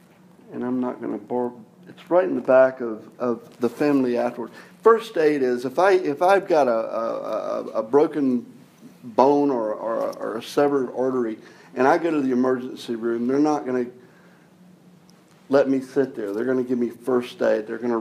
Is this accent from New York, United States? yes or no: no; Jacksonville, Florida, United States; I grew up in Florida, Jacksonville, Florida.